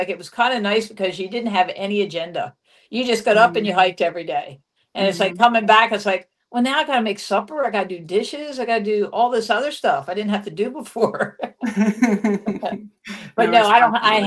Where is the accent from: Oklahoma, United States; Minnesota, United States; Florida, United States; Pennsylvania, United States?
Pennsylvania, United States; York; And because I was from York, Pennsylvania, they said